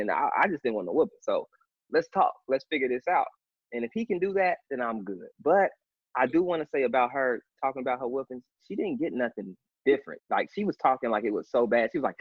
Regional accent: Gary, Indiana, United States; I grew up in Gary. That's a whole black city.

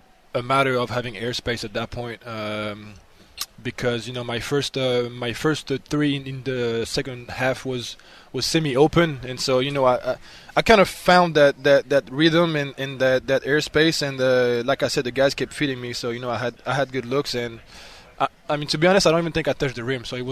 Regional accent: Île-de-France, France; So I'm not actually from Paris. I'm like, you know, in the suburbs, like right at the border. And so the district of where I live is 94.

